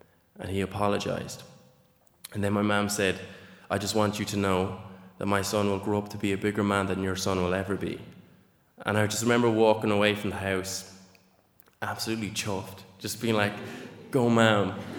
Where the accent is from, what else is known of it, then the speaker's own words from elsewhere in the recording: Inagh, County Clare, Ireland; And don't get me wrong, growing up in Ina, I've had a great childhood.